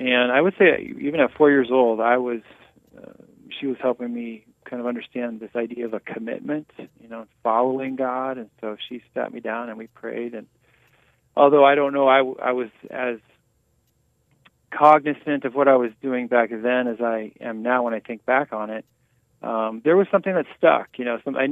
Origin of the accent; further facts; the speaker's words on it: Yakima, Washington, United States; I grew up in sort of a backwater town of central Washington called Yakima, and it was a big place of agriculture.